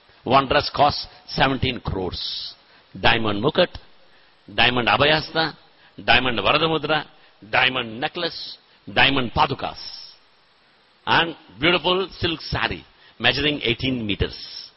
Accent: Tirupati, Andhra Pradesh, India; You know, I come from Tirupati. Stay in Tirupati.

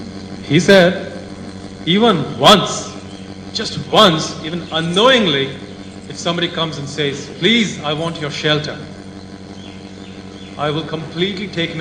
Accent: Chandigarh, India; also born or lived in South India; remember when I was a child, when I was young, and we used to live in this city called Chandigarh. I moved from South India. In South India, I was born in a very typical Brahminical Vaishnava culture.

